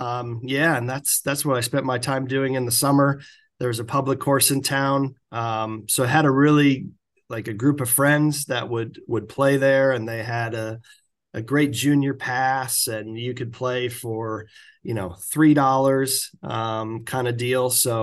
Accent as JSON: {"language": "English", "region": "Iowa", "country": "United States", "tie": "born or raised there", "said": "I took up the game seriously around age 10. I think that was when you could start the junior golf program at my club. I grew up playing at the Wakan"}